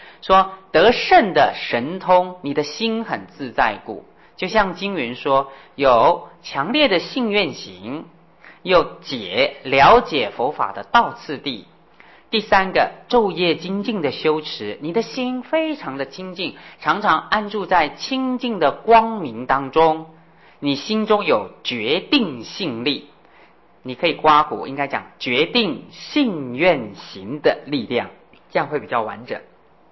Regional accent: China; 我们中国人呢念这个大悲心陀罗尼经啊

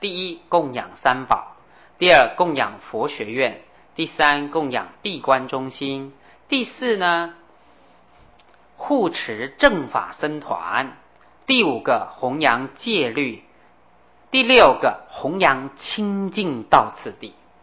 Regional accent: China; 我们中国人都非常喜欢六度波罗蜜

